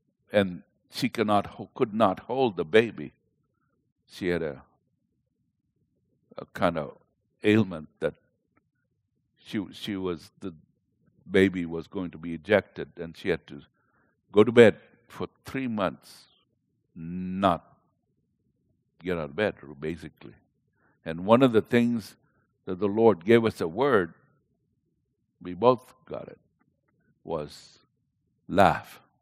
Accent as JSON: {"language": "English", "country": "Kenya", "tie": "born there", "moved": "yes", "said": "I was born in Kenya, Africa, and Somalia is just north of us."}